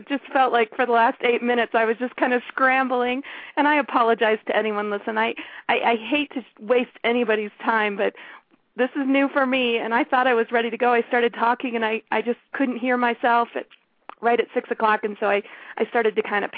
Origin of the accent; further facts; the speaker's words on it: Detroit, Michigan, United States; born there; I was born in the Detroit area in 1968.